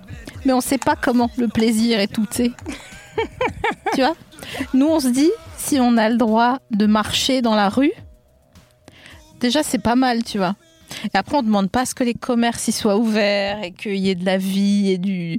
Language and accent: French; Grand Est, France; Mais moi, je suis alsacienne, donc tu sais, c'est pas loin.